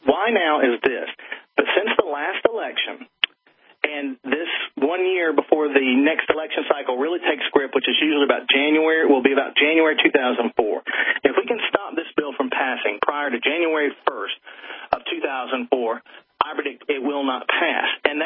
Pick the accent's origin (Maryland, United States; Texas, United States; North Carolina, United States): North Carolina, United States; including in my home state of North Carolina.